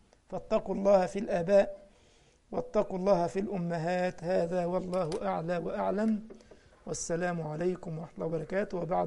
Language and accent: Arabic; Egypt; جه البوليتساي بلغة الغرب هنا اسمه رجال الشرطة عندنا في مصر